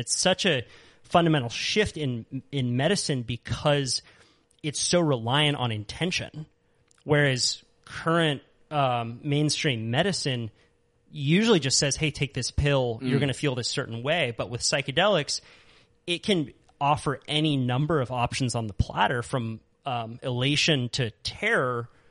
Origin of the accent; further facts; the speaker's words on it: Santa Cruz, California, United States; there's this fun little wave where I grew up in Santa Cruz that I would bike down the road to just about every day.